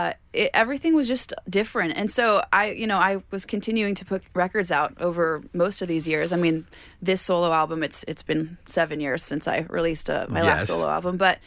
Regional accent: Thousand Oaks, California, United States; also born or lived in Malibu; now in Nashville, United States; I was born in Malibu. I grew up like a little inland in Thousand Oaks. It's like 30 minutes inland.

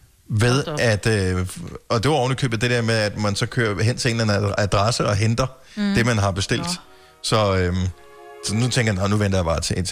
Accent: Region of Southern Denmark, Denmark; jeg er opvokset på Fyn. Jeg har aldrig været eksponeret synderligt meget for svensk sådan i min opvækst. Så da jeg flyttede tættere på Sverige, og især fordi nu bor jeg i hovedstadsområdet

